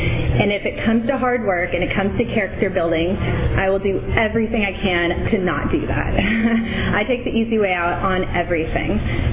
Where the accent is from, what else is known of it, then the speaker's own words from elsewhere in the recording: Huntington Beach, California, United States; I'm originally from Huntington Beach, so 714 represent.